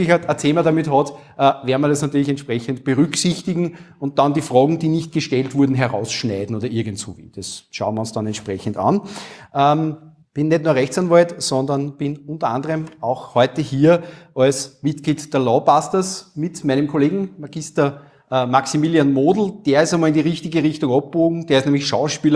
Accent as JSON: {"language": "German", "region": "Upper Austria", "country": "Austria", "lives_now": "Vienna, Austria", "said": "also wir kommen aus der Provinz, wir sind hier in Wien. Wenn es Sprachverständigungsprobleme geben sollte, ganz kurz ein bisschen eine Einführung ins Oberösterreichische."}